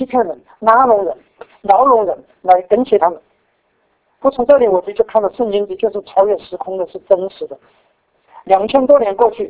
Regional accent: China; 那我们是中国人，所以我们对中国最熟悉，

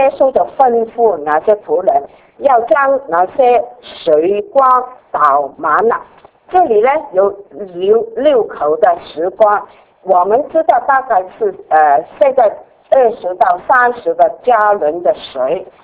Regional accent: China; 我们中国人有一个文言的文句叫做拔苗助长

